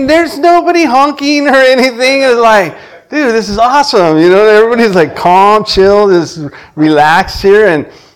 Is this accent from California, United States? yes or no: yes; California, United States; And but born and raised in California, born to a beautiful Italian woman.